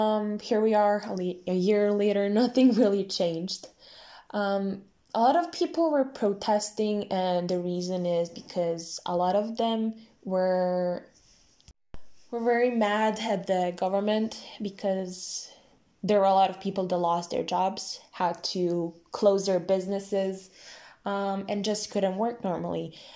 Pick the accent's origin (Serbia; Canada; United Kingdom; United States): Serbia; I'm 18 years old, and I come from Serbia.